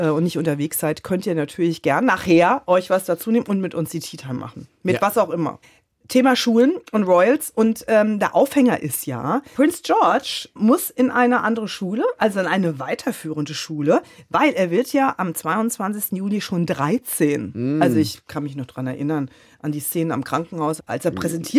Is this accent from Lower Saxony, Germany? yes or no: no; Ramstein, Rhineland-Palatinate, Germany; Und das war damals in meiner Heimat in Rammstein.